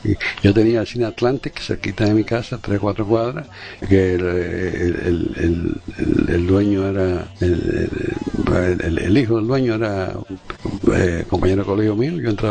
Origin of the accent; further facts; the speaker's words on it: Cuba; born there; Y yo no soy gallego, yo nací en Cuba, ¿no?